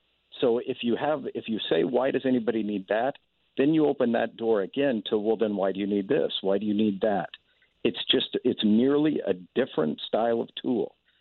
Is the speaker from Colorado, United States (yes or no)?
no; Paxton, Illinois, United States; I was born in Illinois, and in my hometown of Paxton, everybody has a firearm, and there hasn't been a murder there in the history of the town.